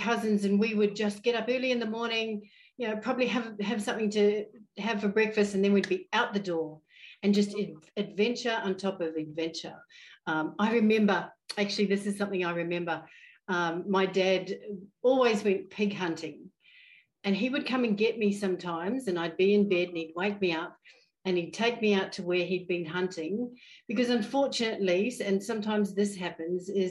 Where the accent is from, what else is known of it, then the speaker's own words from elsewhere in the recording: New Zealand; born there; I was born in New Zealand.